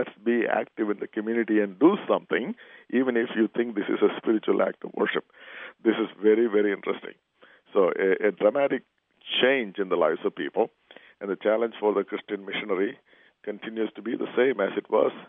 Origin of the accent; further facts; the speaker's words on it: India; I was raised in India.